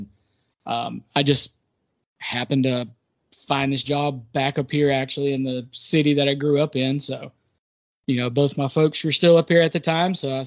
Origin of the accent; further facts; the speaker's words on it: Alabama, United States; I grew up here in Alabama. I still live in Alabama. I have not lived anywhere else.